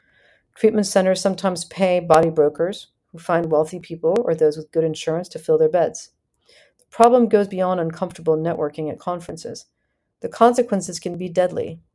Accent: Gstaad, Bern, Switzerland; When I attended addiction conferences and people found out I was from Gstaad, luxury treatment centers suddenly tried to cozy up to me.

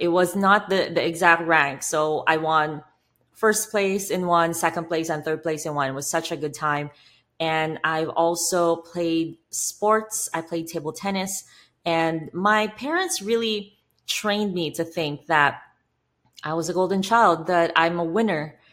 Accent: Philippines; So a lot of you people may know my personal story of how I grew up poor in the Philippines and how that is a very different experience from growing up poor in a more developed country.

